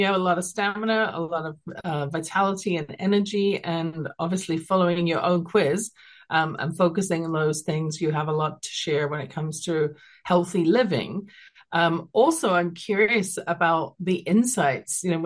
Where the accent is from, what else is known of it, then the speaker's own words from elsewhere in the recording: London, United Kingdom; it stems from growing up in London, England